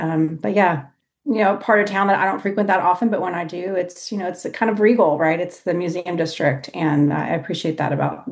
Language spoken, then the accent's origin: English; Houston, Texas, United States; I think as a child growing up in Houston, kind of in the near Northwest, kind of North Side Heights, Oak Forest area